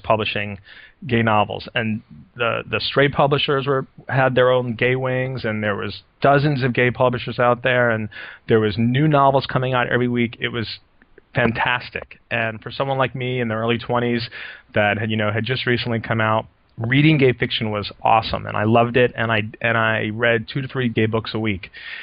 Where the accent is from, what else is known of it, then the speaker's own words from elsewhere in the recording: Brooklyn, New York, United States; born there; also born or lived in New Jersey / South Carolina / Atlanta; now in San Francisco, United States; I was born in Brooklyn